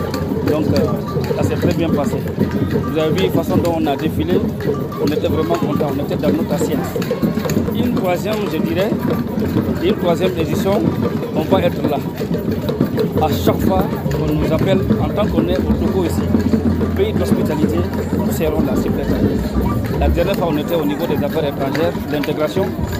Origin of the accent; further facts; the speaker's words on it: Guinea; Je viens de la Guinée-Conakry.